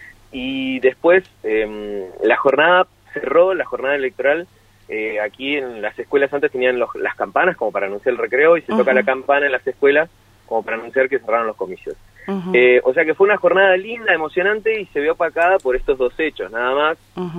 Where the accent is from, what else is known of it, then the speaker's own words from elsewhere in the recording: Tierra del Fuego, Argentina; nos envuelve no solo como argentinos, sino también como fueguinos.